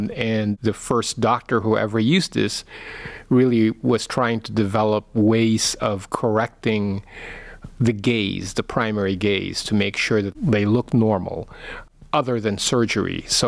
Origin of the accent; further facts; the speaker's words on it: Philippines; English is a second language; now in United States; Yes, my accent might tell you. I'm born and raised Filipino. I did most of my, all of my postgraduate here in the United States.